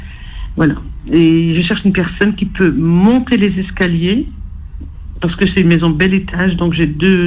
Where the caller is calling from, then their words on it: Marly, Hauts-de-France, France; Je suis près de Valenciennes, à une ville qui s'appelle Marly.